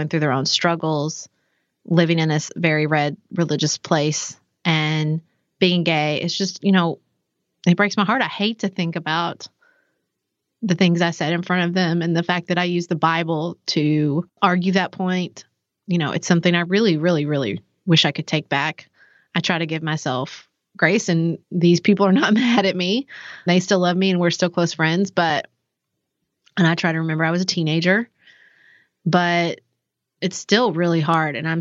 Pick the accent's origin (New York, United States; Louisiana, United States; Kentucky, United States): Kentucky, United States; Paducah; So for me, I grew up in Paducah, obviously, and in a Southern Baptist church